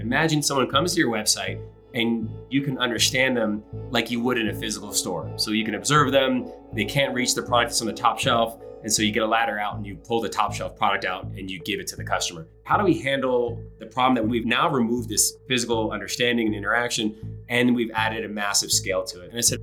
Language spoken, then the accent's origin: English; Pennsylvania, United States; I grew up just outside Philadelphia, Montgomery County, which for a lot of Penn Staters, that might be a familiar start. I was the youngest of six kids. My dad immigrated here when he was in his mid-20s.